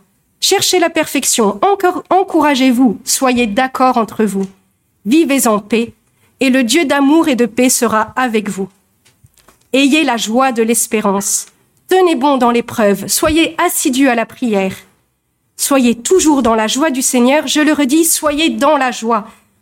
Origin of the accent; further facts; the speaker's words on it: Bergerac, Nouvelle-Aquitaine, France; Alors je viens de Bergerac